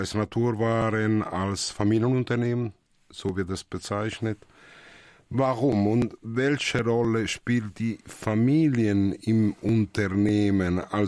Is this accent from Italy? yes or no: yes; Italy; Ich muss das sagen, ich bin Italiener.